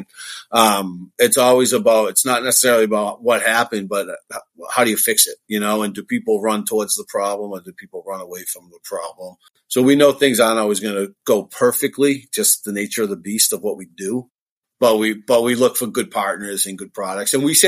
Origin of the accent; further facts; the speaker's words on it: Boston, Massachusetts, United States; So grew up in Boston, still live in Boston.